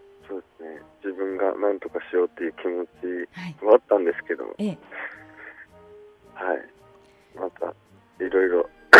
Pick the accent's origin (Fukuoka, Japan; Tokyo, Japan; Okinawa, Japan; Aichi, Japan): Fukuoka, Japan; 出身は福岡県出身。